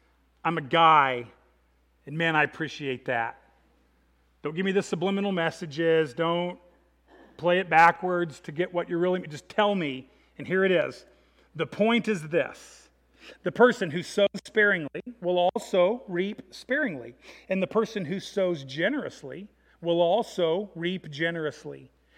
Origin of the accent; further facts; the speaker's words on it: Illinois, United States; Growing up in Illinois, one of my loves always was the outdoors, still is.